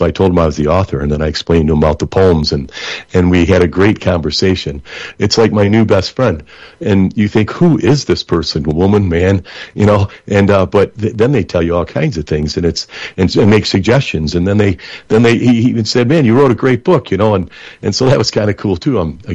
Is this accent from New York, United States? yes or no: no; Flint, Michigan, United States; he's from my hometown, Flint, Michigan.